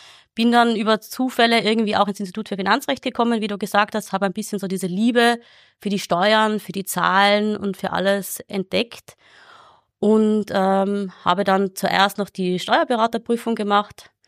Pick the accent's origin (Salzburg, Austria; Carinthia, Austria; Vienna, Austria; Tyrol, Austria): Tyrol, Austria; ich komme aus Tirol ursprünglich